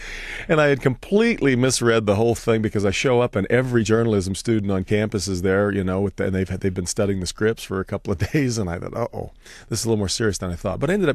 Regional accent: Fort Riley, Kansas, United States; born there; also born or lived in Nebraska / Indiana; So born at Fort Riley, Kansas, and then we moved to Nebraska, then we moved back to Kansas, and my brother was born. And then we moved to Indiana

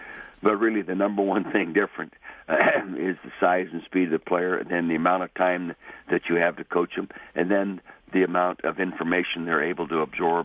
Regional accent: Calistoga, California, United States; I was born and raised in the Napa Valley, 1936, 75 years ago, north end of the Napa Valley. My dad ran an old garage there in Calistoga.

